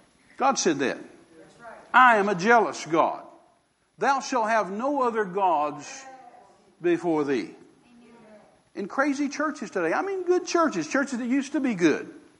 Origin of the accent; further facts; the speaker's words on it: United States; I know that goes over our head as an American. We don't think in those terms.